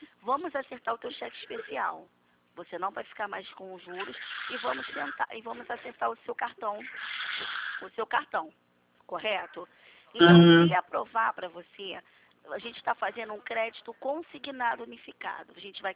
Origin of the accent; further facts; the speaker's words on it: Rio de Janeiro, Brazil; eu sou do Rio, né?